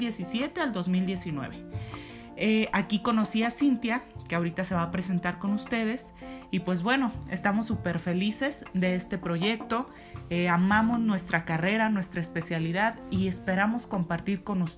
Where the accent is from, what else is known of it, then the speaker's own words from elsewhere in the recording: Morelia, Michoacán, Mexico; now in Mexico City, Mexico; yo soy de Morelia, Michoacán. Ahí estudié la licenciatura en la Universidad Latina de América y después decidí mudarme a la Ciudad de México en el año 2016